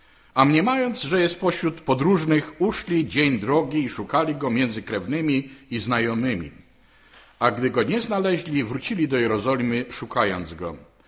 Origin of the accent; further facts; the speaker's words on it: Silesian Voivodeship, Poland; now in Kołobrzeg, Poland; od 1978 roku jestem pastorem zboru w Kołobrzegu, ale urodziłem się na drugim końcu Polski, to znaczy na Śląsku. Tam się wychowałem w rodzinie ludzi wierzących.